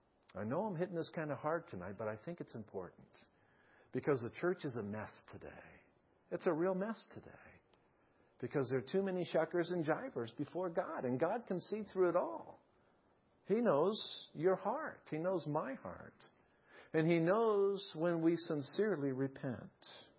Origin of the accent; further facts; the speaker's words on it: United States; It bothers me because I'm an American citizen and I love this country.